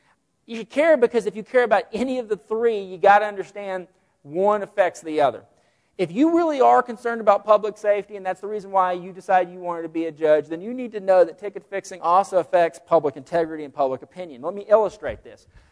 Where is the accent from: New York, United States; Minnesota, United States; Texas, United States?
Texas, United States; Vernon; I remember in my hometown, they used to refer to it as the flats. Have no clue why. In Vernon, Texas, every damn thing's flat, okay?